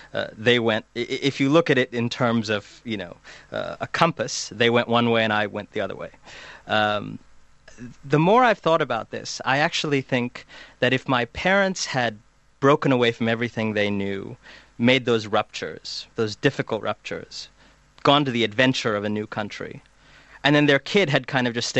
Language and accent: English; Cleveland, Ohio, United States; born there; I was born in Cleveland, Ohio.